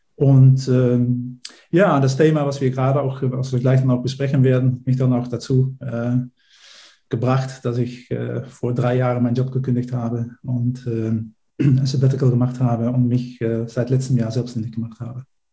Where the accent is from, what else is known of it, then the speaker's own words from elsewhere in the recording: Netherlands; German is a second language; moved away as an adult; now in Germany; Ich bin Niederländer, wie man vielleicht auch unschwer hören kann. Und ich bin vor 1995 bin ich nach Deutschland gekommen.